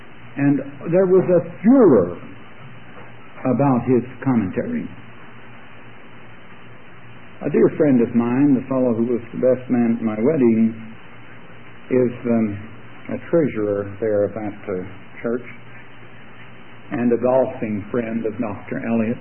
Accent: Ireland; Being Irish, I hate to admit it

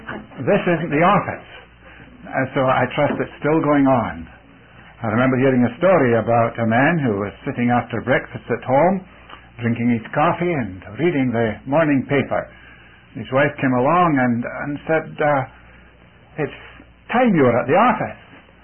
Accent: Scotland, United Kingdom; also born or lived in India; I was born in India. The first 5 years of my life were spent in India with my parents, who were missionaries there. And then I was taken to Scotland at the age of five.

